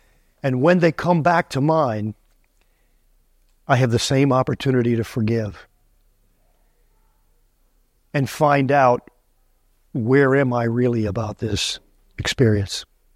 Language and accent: English; New Orleans, Louisiana, United States; as a kid growing up in New Orleans, we had no basements.